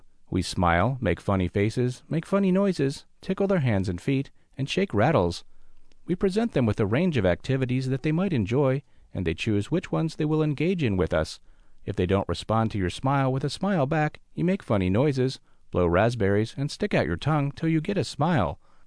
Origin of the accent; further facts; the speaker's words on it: Australia; now in Tennessee, United States; I'm originally from Australia, and I've lived in Tennessee for the past 17 years.